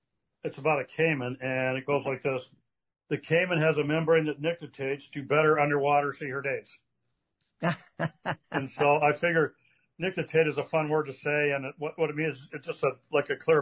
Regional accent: Colorado, United States; I think I grew up in Colorado, and so a lot of that lifestyle is hiking in the mountains and camping and backpacking on weekends.

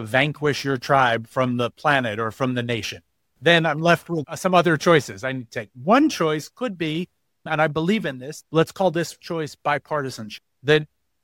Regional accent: New York City, New York, United States; I grew up in the Upper West Side in New York City in the 70s and the 80s. It was a certain ethos to the place.

